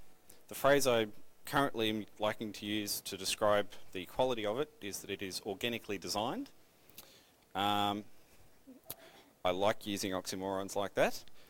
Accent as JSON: {"language": "English", "region": "Queensland", "country": "Australia", "said": "I'm from Queensland."}